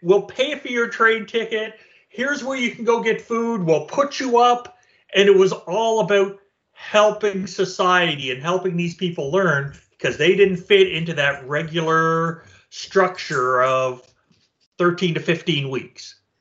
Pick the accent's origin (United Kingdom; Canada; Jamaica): Canada; Truro, Nova Scotia; Because I'm from Truro, Nova Scotia.